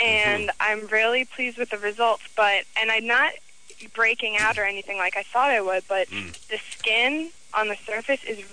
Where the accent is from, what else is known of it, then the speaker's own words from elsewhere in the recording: Maryland, United States; I'm from Maryland, and no more HFS, no more Loveline.